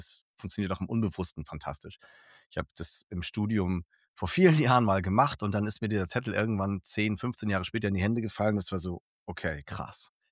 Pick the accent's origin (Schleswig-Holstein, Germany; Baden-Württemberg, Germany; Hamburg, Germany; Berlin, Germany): Hamburg, Germany; so als Hamburger